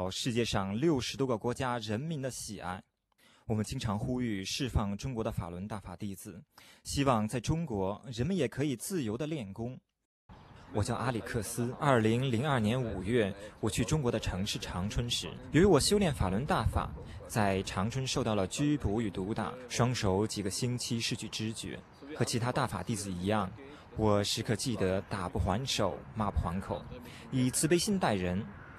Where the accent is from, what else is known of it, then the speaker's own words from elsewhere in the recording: Austria; Chinese is a second language; 你好，我是土生土长的奥地利人，但对中国文化情有独钟。